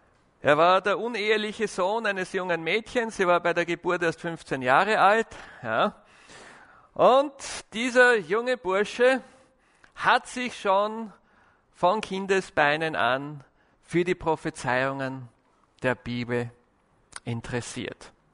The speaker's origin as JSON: {"language": "German", "region": "Vienna", "country": "Austria", "tie": "born or raised there", "said": "ich komme aus Wien. Meine Eltern waren Adventisten, wie ich geboren wurde. Bin also adventistisch aufgewachsen, habe in Wien die Schule besucht"}